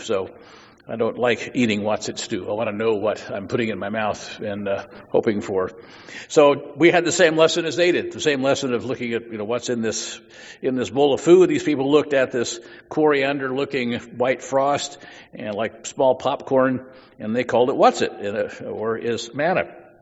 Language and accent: English; Midwest, United States; I grew up in the Midwest and shot a few innocent bobwhite quail.